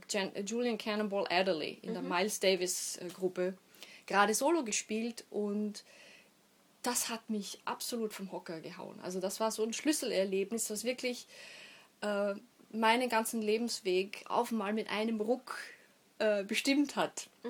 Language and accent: German; Austria; es war noch in meiner Heimat in Österreich